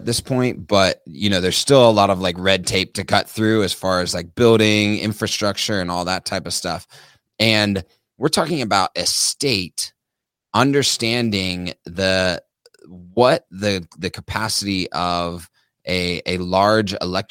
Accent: Tennessee, United States; So really insightful from Tennessee, and I'm excited to see what it does for my home state.

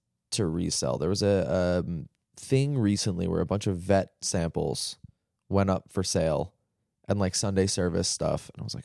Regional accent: United Kingdom; You're also British, I'm British

